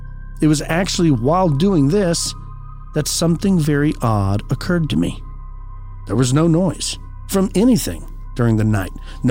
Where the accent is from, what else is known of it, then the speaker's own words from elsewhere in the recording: Tennessee, United States; I'm from Tennessee, and like, you know, I'm like, I got it.